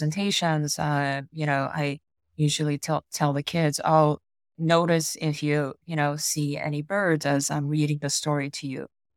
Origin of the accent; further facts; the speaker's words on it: United States; And I grew up here in America, and I didn't feel the representation as growing up. Came here when I was 7 years old.